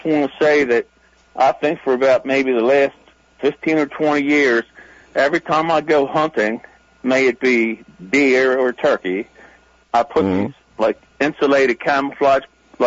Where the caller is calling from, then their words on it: Parkville, Maryland, United States; from Parkville.